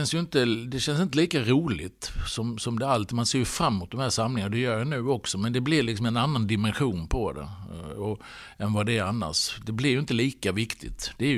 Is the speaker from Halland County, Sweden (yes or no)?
yes; Halmstad, Halland County, Sweden; Men då har jag fått titta när jag har varit hemma i Halmstad.